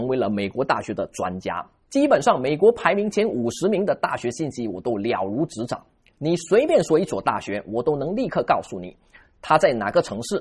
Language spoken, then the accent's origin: Chinese; Malaysia; 我自己也是来自马来西亚的一个小镇，我父母亲也都没上过大学